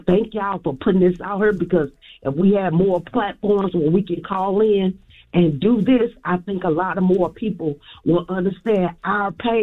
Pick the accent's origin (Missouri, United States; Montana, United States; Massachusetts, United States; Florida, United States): Missouri, United States; St. Louis; I am from St. Louis, Missouri.